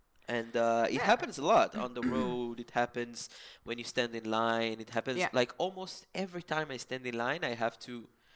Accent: Israel; English is a second language; And people would ask, where are you from? And I would say Israel.

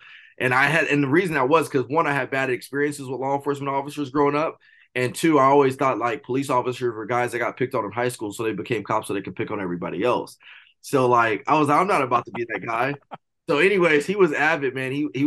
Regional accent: Rialto, California, United States; So I grew up out here in Rialto, California, had the opportunity to go play college football, University of Nevada, Las Vegas, which was awesome.

